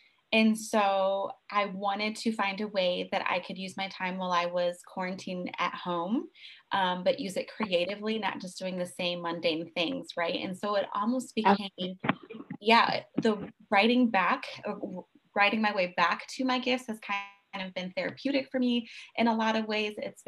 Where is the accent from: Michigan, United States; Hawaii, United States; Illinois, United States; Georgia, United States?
Michigan, United States; also born or lived in San Diego; I am born and raised in Michigan. I spent some time after getting married, moving to San Diego, spent 5 years there. Recently relocated back to Michigan because I had a family and I needed help.